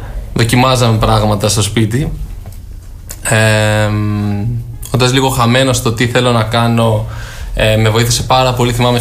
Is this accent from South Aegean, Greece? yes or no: no; Chania, Crete, Greece; εγώ γεννήθηκα και μεγάλωσα στα Χανιά.